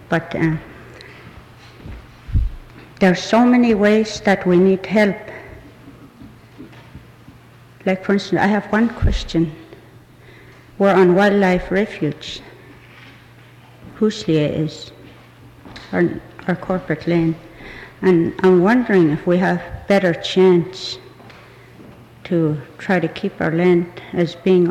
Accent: Whistler, British Columbia, Canada; from Whistler, a lot of our old people are just as good as educated college attorneys or lawyers if they could be in our native tongue.

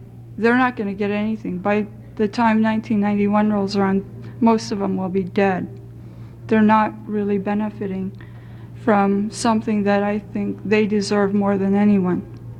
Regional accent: Unalakleet, Alaska, United States; I'm from Unclick, but my family also came down from Old Quebec 200 years ago to Unclick.

